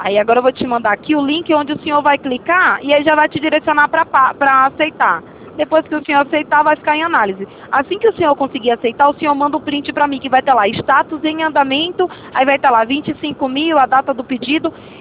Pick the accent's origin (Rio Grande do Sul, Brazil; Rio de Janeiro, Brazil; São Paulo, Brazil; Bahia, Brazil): Bahia, Brazil; Que eu sou da Bahia, mas aí eu tive que colocar o daqui mesmo.